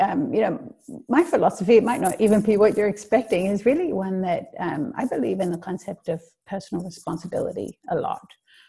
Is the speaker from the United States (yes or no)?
no; Australia; also born or lived in Bermuda; So I'm half Aussie and half Bermudian. So I spent half my life in Australia, did most of my schooling there, simply because of life circumstances. You know, my mum left Bermuda when I was young, and I went with her